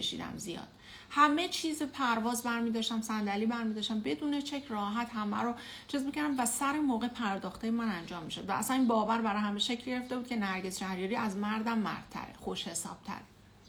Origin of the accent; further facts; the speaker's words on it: Khansar, Isfahan, Iran; also born or lived in Abadan; من آبادان به دنیا اومدم، 40 روزم بود جنگ شد و من در واقع من 14 تیر به دنیا اومدم، 59 توی شهریور جنگ شد با عراق و ما از اونجا اومدیم به شهر خانسار، همون شهر مادری من که مادرش اونجا بود.